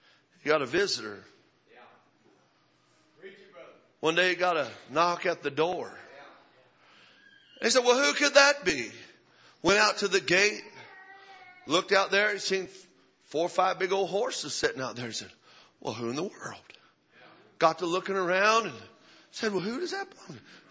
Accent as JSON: {"language": "English", "region": "New Mexico", "country": "United States", "said": "I don't know. I'm from New Mexico. That's a tortilla to me."}